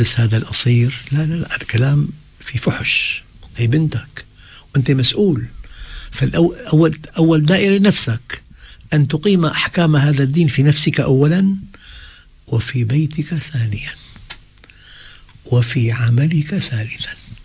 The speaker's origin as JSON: {"language": "Arabic", "town": "Damascus", "region": "Damascus Governorate", "country": "Syria", "said": "أذكر شخص عندنا بدمشق"}